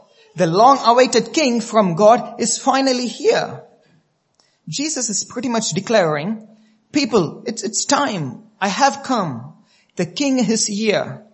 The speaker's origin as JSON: {"language": "English", "country": "India", "tie": "born or raised there", "moved": "as an adult", "lives_now": "Australia", "said": "Growing up in India, I always longed to stand out from the rest of the people."}